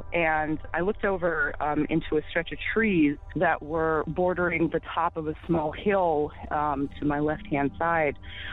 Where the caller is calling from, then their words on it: Massachusetts, United States; Hi, I'm calling from Massachusetts.